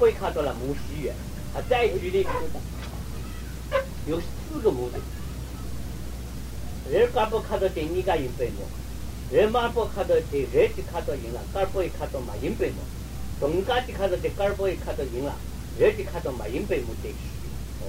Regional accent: China; 我们中国人念古诗念的白马非马

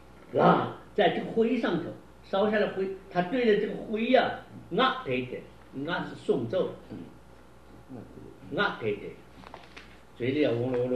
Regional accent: China; 我们中国人最厉害放火的是共产党

